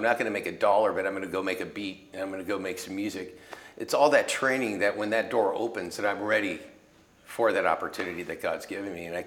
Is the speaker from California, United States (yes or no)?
yes; California, United States; I'm from Marin. It's a very small community.